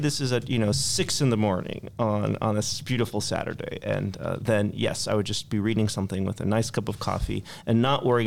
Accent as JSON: {"language": "English", "town": "Palo Alto", "region": "California", "country": "United States", "tie": "born or raised there", "said": "so I grew up in California. Okay, I grew up in Palo Alto"}